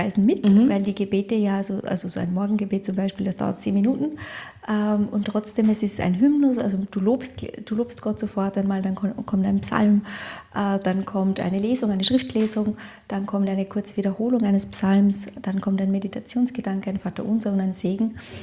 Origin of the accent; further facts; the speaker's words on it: Austria; als Österreicherin.